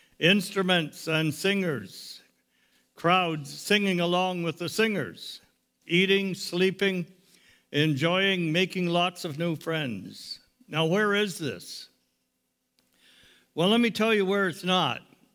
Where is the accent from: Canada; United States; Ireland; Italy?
Canada; Niagara Falls, Ontario; moved away as an adult; also born or lived in India; Then we retired, came home to Canada in 2002. In 2004, we came from Niagara Falls, which is our home area, to here